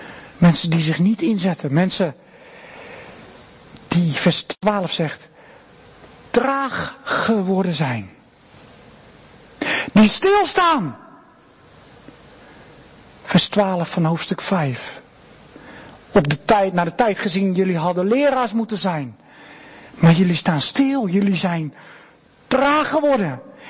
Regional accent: Rotterdam, South Holland, Netherlands; Als Rotterdammers zeggen we dan geen woorden, maar daden.

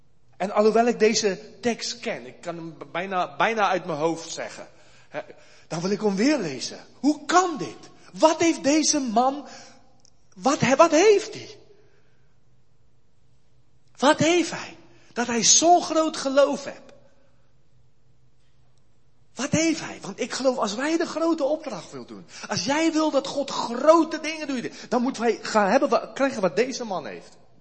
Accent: South Africa; Ze vragen, waar kom je vandaan? Hè? Ze zeggen, nou, Zuid-Afrika. En ze zeggen, waarom ben je uit Zuid-Afrika gekomen?

